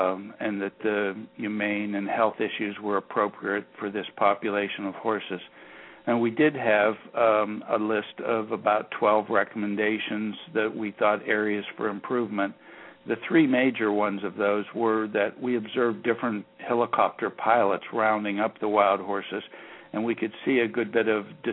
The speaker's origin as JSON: {"language": "English", "region": "Florida", "country": "United States", "said": "I'm from Southeast Florida. I live in Boca Raton, and I practice in Pompano Beach, Florida"}